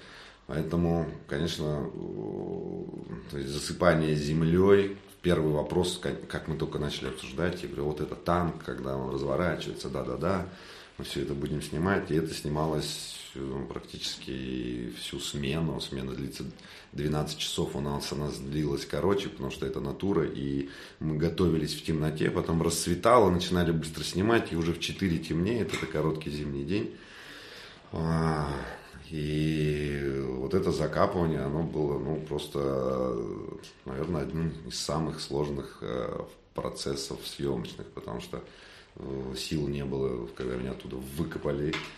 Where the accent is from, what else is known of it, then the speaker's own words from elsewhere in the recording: Kazakhstan; потому что сам я выходец с Казахстана